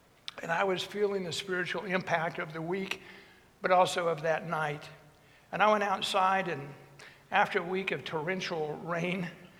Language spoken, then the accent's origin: English; Wichita, Kansas, United States; I was born and raised here in Wichita.